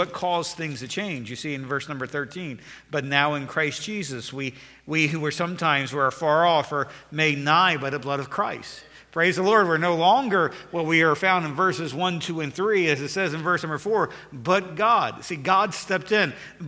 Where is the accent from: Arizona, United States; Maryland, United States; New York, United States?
Maryland, United States; I know I'm not all the way up north. I know I'm from Maryland, but when I came down south, this first time